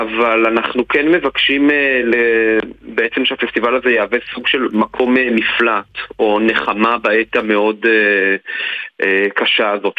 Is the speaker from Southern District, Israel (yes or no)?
yes; Be'eri, Southern District, Israel; אני למעשה בן קיבוץ בערי, באמת, גם כל המשפחה שלי גרה שם